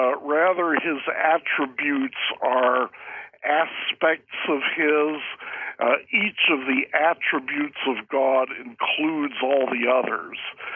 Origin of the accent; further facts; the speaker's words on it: Pittsburgh, Pennsylvania, United States; Maybe it was listening to too many three-point sermons as I was growing up in Pittsburgh.